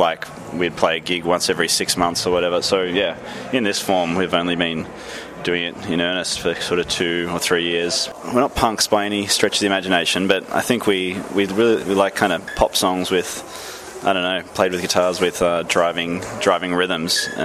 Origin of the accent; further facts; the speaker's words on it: Melbourne, Victoria, Australia; we're from Melbourne, which is not really a surf city. Right. It's not a coastal city like, say, Sydney.